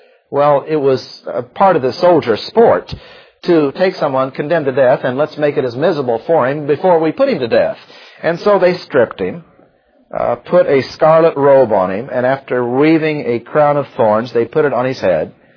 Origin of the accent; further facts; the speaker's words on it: Ireland; I'm Irish. You got to fight.